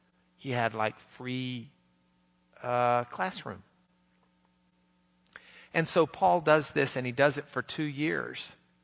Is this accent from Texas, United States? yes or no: yes; Lubbock, Texas, United States; I grew up in Lubbock. It's the hub of the plains. Lubbock had 175,000 people.